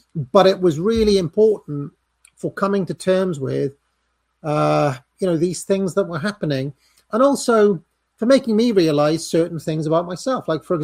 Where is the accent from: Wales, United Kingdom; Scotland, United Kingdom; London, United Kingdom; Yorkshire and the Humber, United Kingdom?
Wales, United Kingdom; Now, because growing up in Wales, you're not meant to like Tories or conservatives.